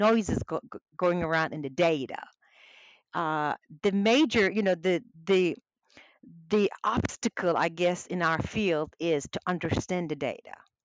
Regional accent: Turkey; first language Turkish; English is a second language; my native tongue is Turkish

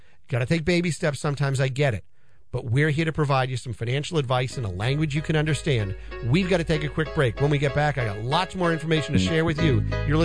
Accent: Peabody, Massachusetts, United States; Look, I grew up here. I grew up in Peabody. I went to West Memorial Elementary School.

